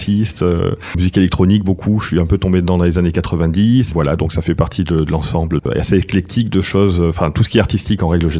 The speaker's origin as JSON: {"language": "French", "region": "Geneva", "country": "Switzerland", "tie": "born there", "said": "Je suis né en Suisse, à Genève, parce que mes parents se sont rencontrés là-bas, mais il se trouve que ma mère est canétane."}